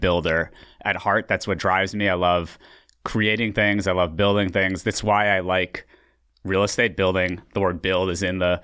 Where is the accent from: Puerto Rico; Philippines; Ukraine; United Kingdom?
Ukraine; English is a second language; now in United States; I am originally from Ukraine.